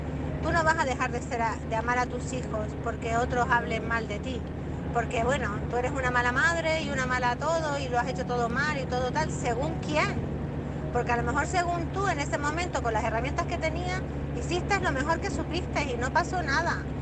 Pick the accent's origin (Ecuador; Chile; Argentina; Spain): Spain; Canary Islands; de Gran Canaria, la corresponsal en Gran Canaria